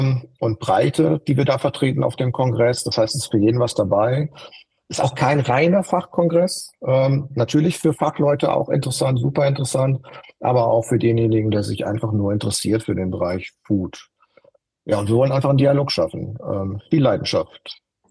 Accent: Dortmund, North Rhine-Westphalia, Germany; jetzt komme ich aus Dortmund

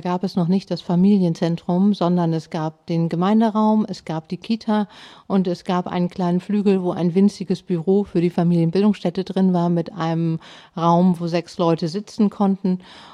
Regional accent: Hamburg, Germany; born or raised there

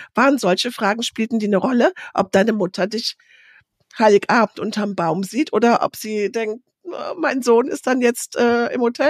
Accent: Rhineland, Germany; Du merkst, ich bin Rheinländerin.

